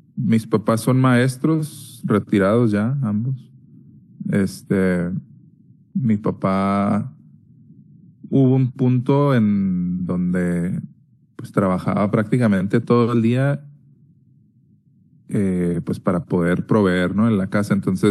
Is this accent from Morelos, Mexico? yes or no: no; Chihuahua, Mexico; moved away as an adult; also born or lived in Ciudad Cuauhtémoc; Este año cumplo 33 en agosto. Crecí en la ciudad de Chihuahua. Nací en Ciudad Cuauhtémoc, pero crecí en Chihuahua toda mi vida. Hasta los... creo que a los 23, si no me equivoco, 23 o 24